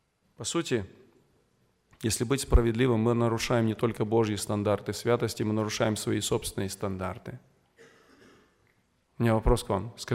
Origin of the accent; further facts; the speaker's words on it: Moldova; я родом из Молдовы